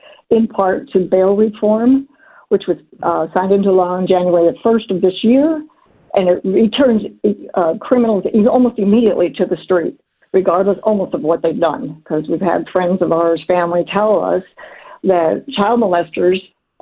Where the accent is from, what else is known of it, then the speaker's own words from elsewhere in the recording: New York, United States; We're originally from New York. We still have family there and also in upstate